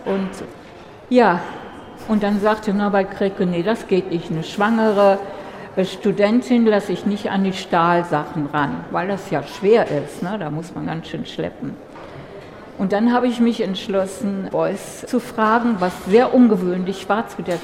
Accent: Germany; Das war natürlich für mich als Ausländerin sozusagen, als Deutsche, eine große Ehre. Und wir waren zwei Deutsche, die andere Dame kenne ich leider gar nicht mehr.

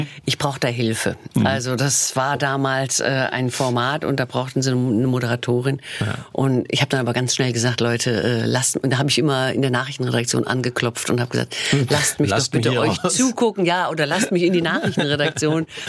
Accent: Mainz, Rhineland-Palatinate, Germany; also born or lived in Berlin / Hannover / Fulda / Stuttgart; Ja, also ich bin in Berlin geboren. Und dann ging es aber schon zügig nach Hannover. Dort ist dann mein Bruder geboren. Fulda, Stuttgart. Hier war ich in der Grundschulzeit, in Stuttgart-Plieninge. Und dann zogen wir aber schon nach Mainz 1975, wo ich dann auch Abitur gemacht habe.

